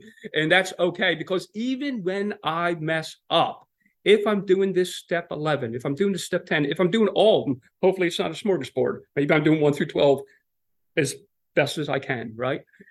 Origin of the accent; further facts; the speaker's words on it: New Jersey, United States; I'm from Jersey, right outside of Philly.